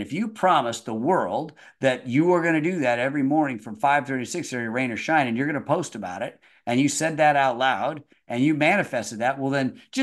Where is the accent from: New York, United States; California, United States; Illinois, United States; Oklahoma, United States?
California, United States; Laguna Beach; And to me, I grew up in Emerald Bay when I was just a kid.